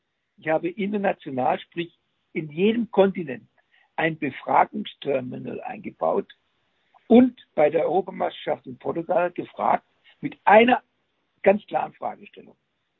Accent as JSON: {"language": "German", "town": "Nuremberg", "region": "Bavaria", "country": "Germany", "said": "Ich als Nürnberger habe auch in München gesagt"}